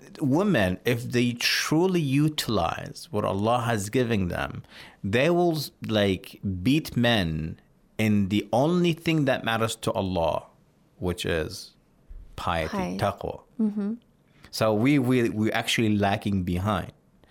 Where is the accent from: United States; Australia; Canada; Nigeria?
Australia